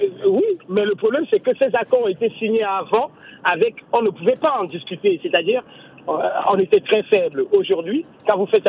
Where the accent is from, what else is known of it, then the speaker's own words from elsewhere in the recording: Cameroon; moved away; Quand j'ai quitté le Cameroun et quand j'y rentre maintenant, on a plutôt reculé.